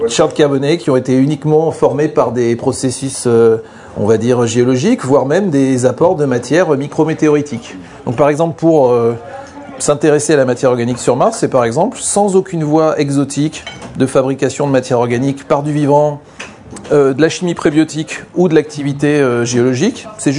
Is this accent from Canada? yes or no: no; south of France, France; Moi, je pensais, en tant que sudiste